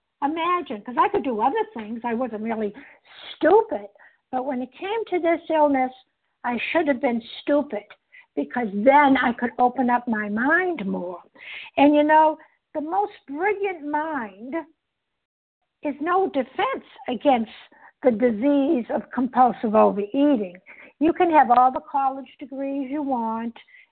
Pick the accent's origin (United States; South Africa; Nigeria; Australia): United States; Massachusetts; I am a recovered compulsive overeater. Thank you, God, and I'm from Massachusetts.